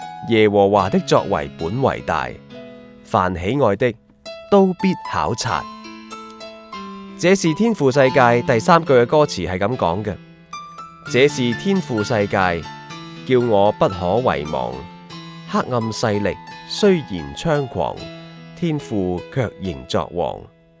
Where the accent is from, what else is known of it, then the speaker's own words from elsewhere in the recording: Hong Kong; 我生于香港，长于香港，这个世而奇妙的国际都会，